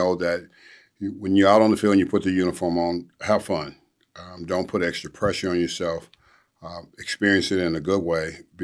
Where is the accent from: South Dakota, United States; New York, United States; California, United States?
California, United States; Los Angeles; You know, I grew up in South Central LA, and I grew up in the hood.